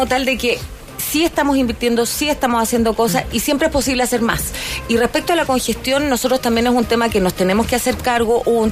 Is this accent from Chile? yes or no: yes; Chile; el transporte puede mostrar la mejor cara que tenemos nosotros como chilenos